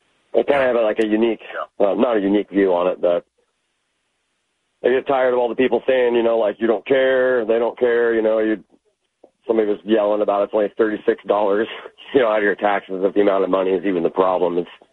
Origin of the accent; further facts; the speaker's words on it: Idaho, United States; I grew up in North Idaho on food stamps.